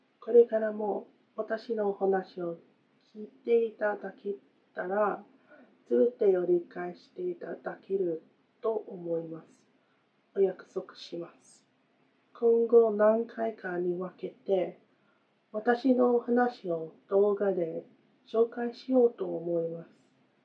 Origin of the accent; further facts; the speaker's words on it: United States; Japanese is a second language; 私はアメリカ人で